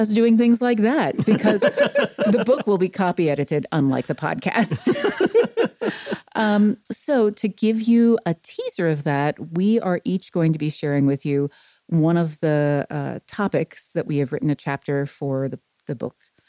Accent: Tennessee, United States; because he is from Hawaii and I am from Tennessee. Those are not the same.

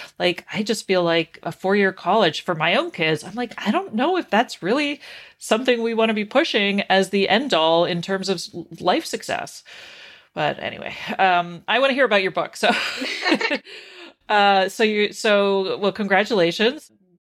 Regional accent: Canada; I'm lucky I was raised in Canada

